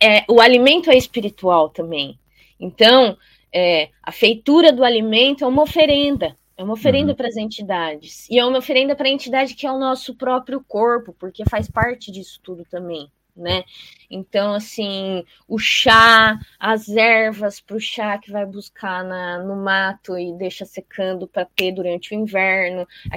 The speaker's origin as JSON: {"language": "Portuguese", "town": "Mukawa", "region": "Hokkaido", "country": "Japan", "tie": "born or raised there", "said": "Fui para a comunidade de pescador na região da minha aldeia, em Mukawa."}